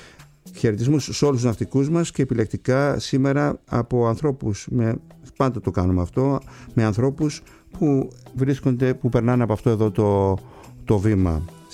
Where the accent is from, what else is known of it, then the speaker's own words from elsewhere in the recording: Kasos, South Aegean, Greece; στους δικούς μου εκεί στο νησί μου στην Κάσο